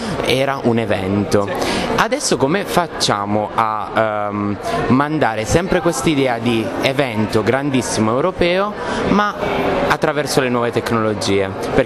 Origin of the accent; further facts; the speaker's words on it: Abruzzo, Italy; Io da ragazzino, anche perché io sono abruzzese